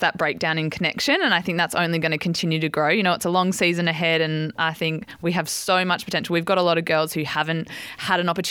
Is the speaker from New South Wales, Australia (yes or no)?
yes; Sydney, New South Wales, Australia; Yep, on the road to Sydney, my hometown.